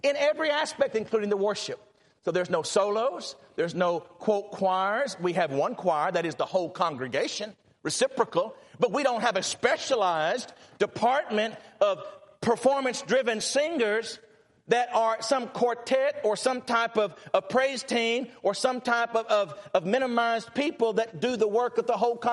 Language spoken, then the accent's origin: English; United States; I'm an American, secondly, but I mean, we're Christians.